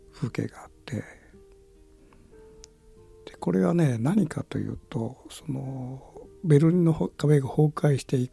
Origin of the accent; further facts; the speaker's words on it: Kitakyushu, Fukuoka, Japan; で僕は北九州の門司港の出身なんだけども子どものそうねあの幼稚園前くらいまでは木炭自動車走ってたかな。